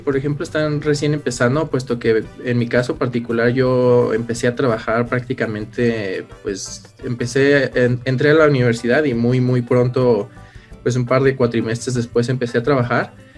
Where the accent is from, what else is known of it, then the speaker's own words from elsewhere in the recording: Aguascalientes, Mexico; yo soy de la ciudad de Aguascalientes, México